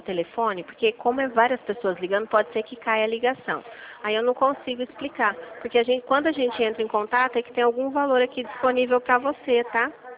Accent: São Paulo, Brazil; eu sou de São Paulo.

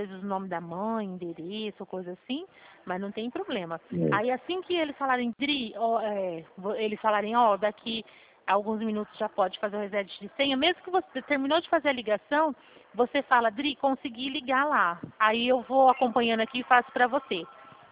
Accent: São Paulo, Brazil; sou do estado de São Paulo, porém a minha regional é Presidente Prudente.

